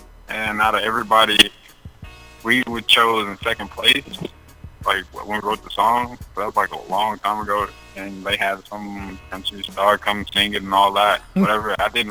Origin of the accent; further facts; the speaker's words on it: Springfield, Tennessee, United States; I'm actually from Springfield, Tennessee.